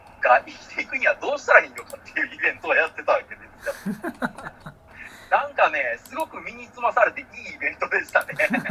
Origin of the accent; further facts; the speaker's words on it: Ibaraki, Japan; まあ僕茨城県民ですから、割とね、あの案内とか来てて